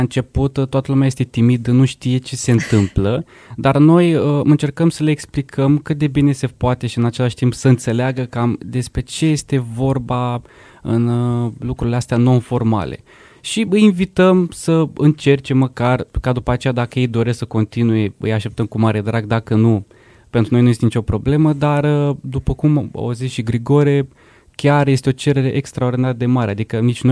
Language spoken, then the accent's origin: Romanian; Iași, Iași County, Romania; Da, eu sunt eșean de când m-am născut. Sunt aici din Iași. Și sunt student în anul întâi master la geografie